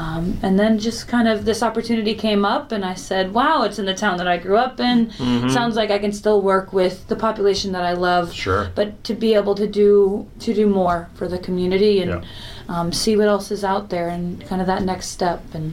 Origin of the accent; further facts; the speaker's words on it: Franklin, United States; when I say I grew up in Franklin, I moved here middle of sixth grade and, you know, graduated from Franklin High